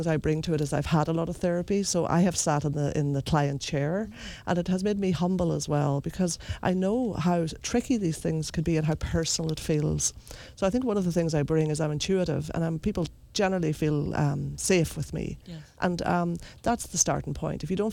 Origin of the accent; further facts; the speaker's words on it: Ulster, Ireland; I'm from Donegal, which is the northwest.